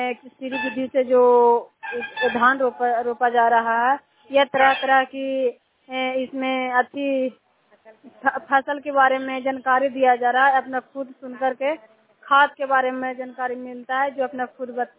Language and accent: Hindi; Chandidi, India; चंडीदी के रहने वाली हूँ।